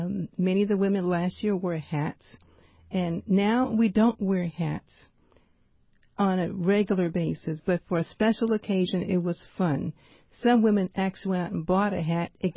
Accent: St. Louis, Missouri, United States; Because I know where I grew up, and I grew up in St. Louis, we all did that.

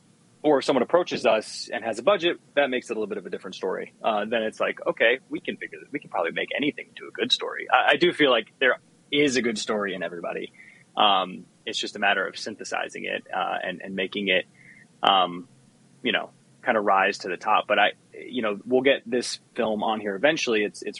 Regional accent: Chesterton, Indiana, United States; I'm from Chesterton, and that's where she's from.

